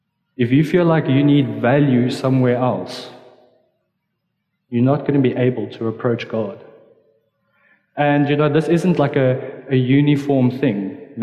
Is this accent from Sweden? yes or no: no; Pretoria, Gauteng, South Africa; Hi. Just a quick introduction of myself. I'm from Pretoria